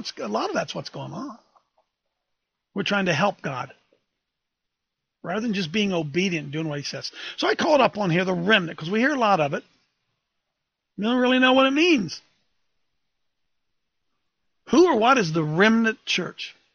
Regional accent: England, United Kingdom; As an Englishman, I know all those big words.

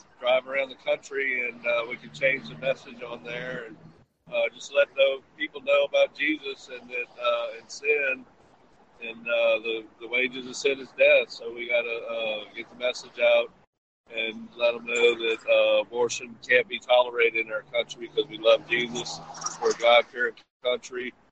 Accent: Jayess, Mississippi, United States; Mississippi.

